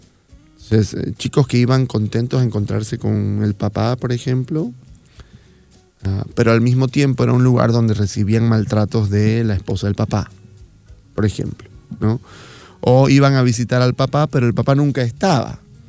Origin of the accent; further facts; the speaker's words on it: Trinidad, Beni, Bolivia; now in Santa Cruz, Bolivia; pasar en Trinidad, de donde soy yo, en esta ciudad pequeña, por muchísimos años